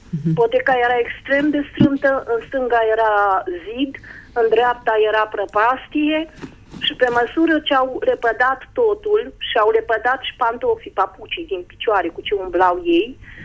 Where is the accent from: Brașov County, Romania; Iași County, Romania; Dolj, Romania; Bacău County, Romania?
Iași County, Romania; Iași; vă sunt din Iași